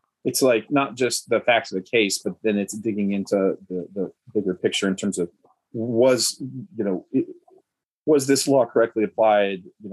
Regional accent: Tennessee, United States; also born or lived in Bethlehem; I'm from Tennessee originally. So my accent might come out, but I lived in Bethlehem for 4 years right after college.

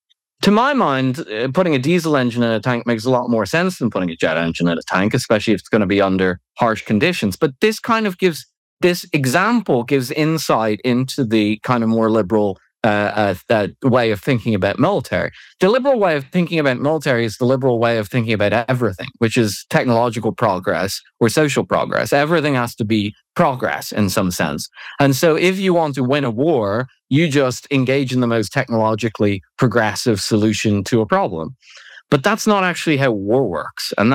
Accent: Ireland; Now, I'm from Ireland, and when I grew up, there was not really any homeless people in Ireland

